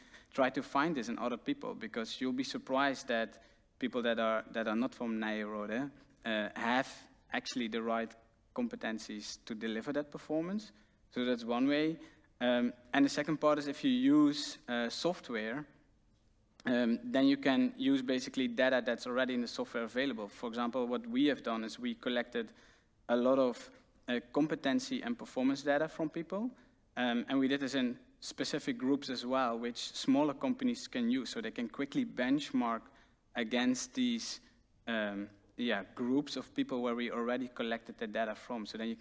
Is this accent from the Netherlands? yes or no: yes; Limburg, Netherlands; English is a second language; I'm Dutch, and I'm adopted in the Netherlands, and I grew up in Zuid-Limburg, so I have a very different accent.